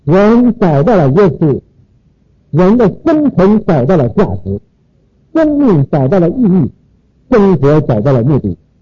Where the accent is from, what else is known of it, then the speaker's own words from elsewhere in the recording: China; 既然我身为一个中国人，有了中国的道统